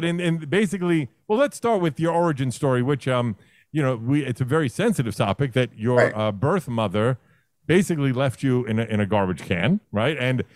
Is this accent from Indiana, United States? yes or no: no; Brooklyn, New York, United States; So I grew up in Brooklyn, right? And my mom only dated black men growing up.